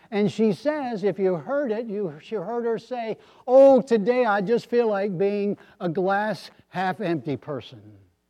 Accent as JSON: {"language": "English", "region": "Pennsylvania", "country": "United States", "tie": "born or raised there", "said": "I grew up in the Poconos. I have family there."}